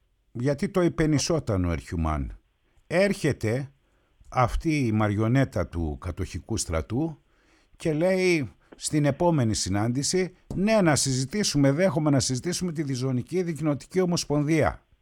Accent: Thessaloniki, Central Macedonia, Greece; Η ιδιαίτερη πατρίδα μου, η Θεσσαλονίκη, σήμερα γιορτάζει την απελευθέρωσή της

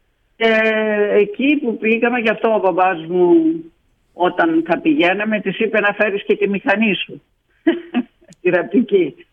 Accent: Greece; Δεν με ήξερε κανένας ότι είμαι Ελληνίδα και έχω 2 χρόνια, 1 χρόνο στην Ρουμανία.

